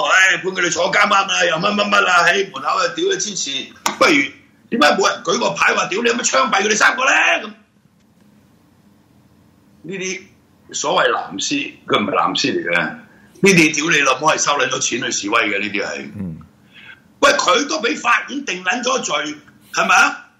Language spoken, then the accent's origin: Cantonese; Hong Kong; 所以我們作為即是土生土長的香港人，我們是他們的即是比他們年長那麼多的